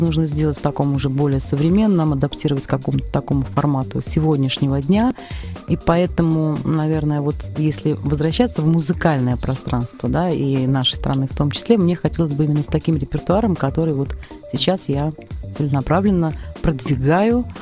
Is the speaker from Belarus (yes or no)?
yes; Minsk, Belarus; здесь, у себя на родине, на родной земле, в прекрасном нашем городе Минске.